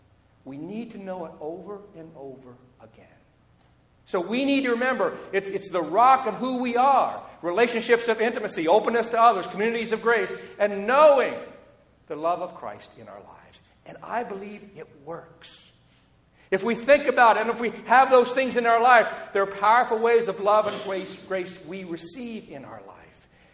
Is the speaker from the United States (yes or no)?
yes; Ohio, United States; I was raised in Southern Ohio, a fairly traditional, conservative, cultural area.